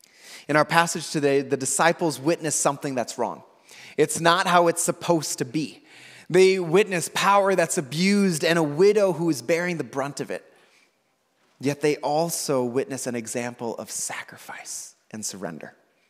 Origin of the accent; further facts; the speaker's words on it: Milwaukee, Wisconsin, United States; last week I got to watch the Minnesota Timberwolves play basketball against my hometown Milwaukee Bucks.